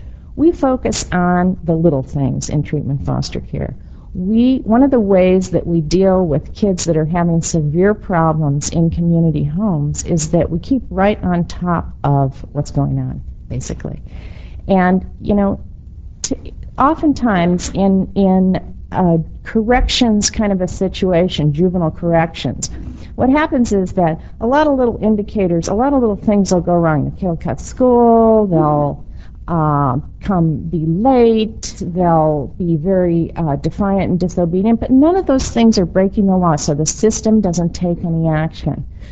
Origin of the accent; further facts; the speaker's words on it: Chicago, Illinois, United States; I was raised in Chicago, and my sister was in college in Madison